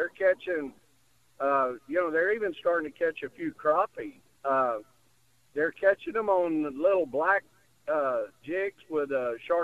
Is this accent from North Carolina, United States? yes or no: no; Louisiana, United States; Oh, yeah, man. I grew up in South Louisiana, you know.